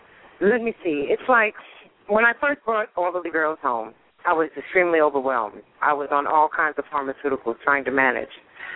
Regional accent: New York City, New York, United States; I can say that because that's where I'm from. I'm from Queens, New York.

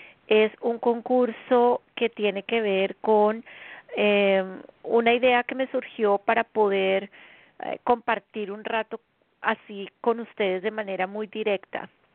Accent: Colombia; born there; Son las 8 de la noche en mi país natal, Colombia.

